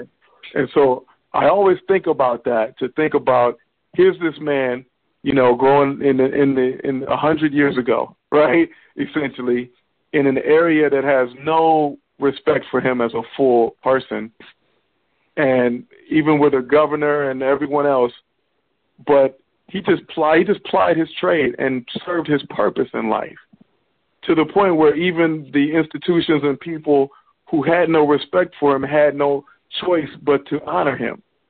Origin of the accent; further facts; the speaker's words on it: Cleveland, Ohio, United States; I mean, as I was raised in Cleveland, Ohio. My parents are from Alabama and Mississippi.